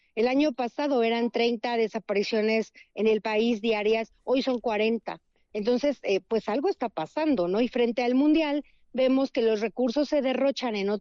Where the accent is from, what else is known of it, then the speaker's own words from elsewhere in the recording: Mexico; nos han fallado como mexicanos